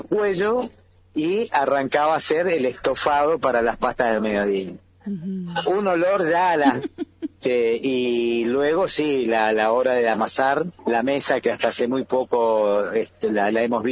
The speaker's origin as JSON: {"language": "Spanish", "town": "Resistencia", "region": "Chaco", "country": "Argentina", "tie": "born or raised there", "said": "la vida familiar se desarrolló toda en el Chaco, así que como que yo soy el único"}